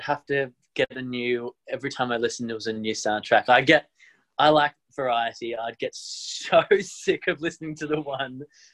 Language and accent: English; Tasmania, Australia; now in Melbourne, Australia; when I moved to Melbourne from Tasmania, where I grew up, I couldn't afford to, we didn't have a lot of money